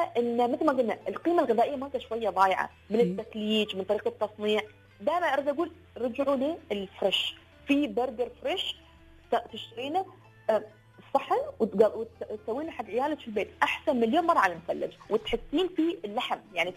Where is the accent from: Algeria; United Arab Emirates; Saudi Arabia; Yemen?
United Arab Emirates